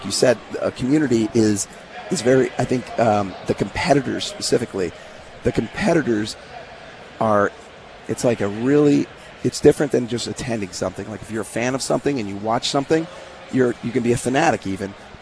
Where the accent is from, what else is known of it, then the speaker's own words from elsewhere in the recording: New Jersey, United States; It's in Morristown, New Jersey, my home state.